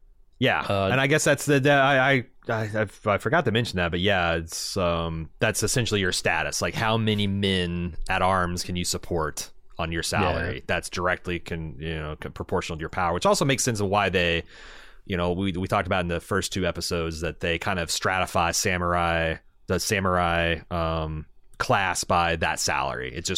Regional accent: Midwest, United States; that is like very obvious to me as a Midwesterner that we're not in this part.

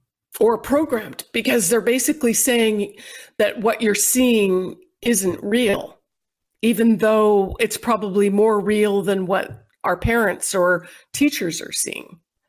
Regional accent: Canada; I was born and raised in Canada.

